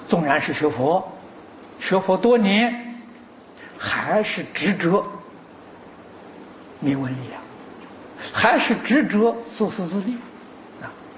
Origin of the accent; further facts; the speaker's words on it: China; 这一点我觉得我们中国人需要跟外国人学学啊